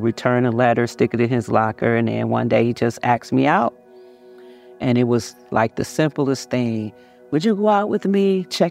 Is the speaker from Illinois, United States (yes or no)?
yes; Chicago, Illinois, United States; moved away; I come from Chicago, Illinois, and, you know, we lived kind of hard. We struggled. Moving to Michigan, it was very different in country.